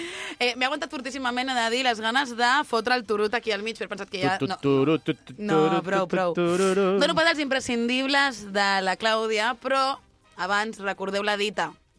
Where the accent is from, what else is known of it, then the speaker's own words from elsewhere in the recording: Vilanova i la Geltrú, Catalonia, Spain; i a més, sóc de Vilanova. Terra de comparses.